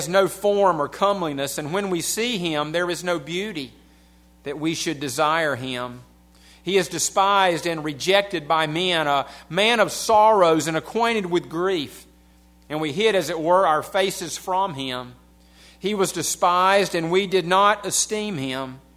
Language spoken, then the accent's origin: English; United States; accent: southern; But you'll have to go with my southern accent and the silence.